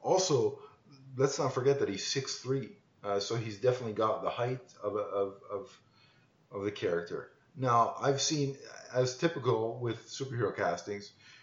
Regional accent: Toronto, Ontario, Canada; the plan is to start filming in February right here in my hometown of Toronto

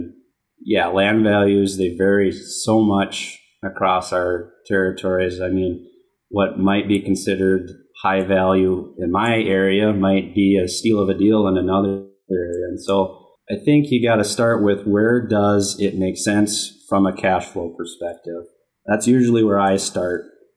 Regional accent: Minnesota, United States; I'm from Minnesota, and so I've worked with the Rural Finance Authority before

